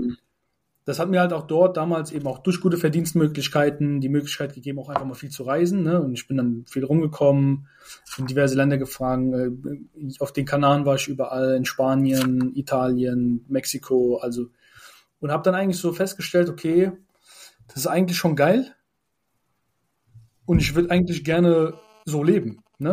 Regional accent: Turkey; Also ich bin ja ursprünglich Türke, ne?

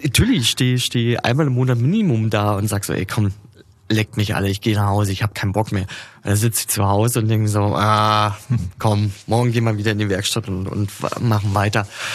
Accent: Munich, Bavaria, Germany; Also wir sind das als Münchner ja gar nicht gewöhnt, dass immer eine Straße auch dreckig sein kann.

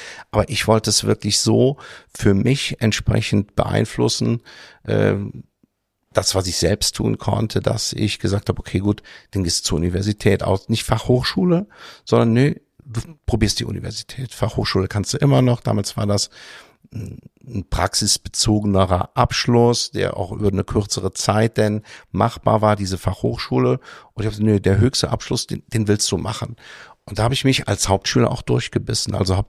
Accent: Gerolstein, Rhineland-Palatinate, Germany; ich komme aus Gerolstein

